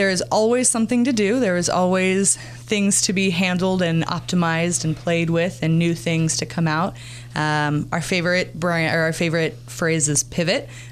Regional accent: Texas, United States; I grew up in Texas

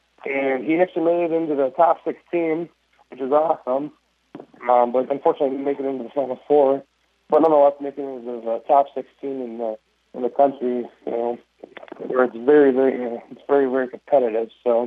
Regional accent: Minnesota, United States; There's plenty of Redwood County members. I'm from Lyon County, so just across the border.

